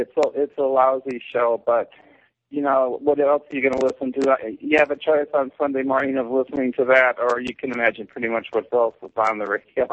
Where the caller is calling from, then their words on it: Seattle, Washington, United States; I'm calling from Seattle.